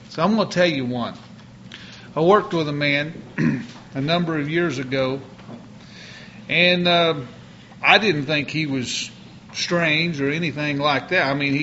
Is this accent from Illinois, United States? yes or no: no; Missouri, United States; born there; You know, I was born in Missouri.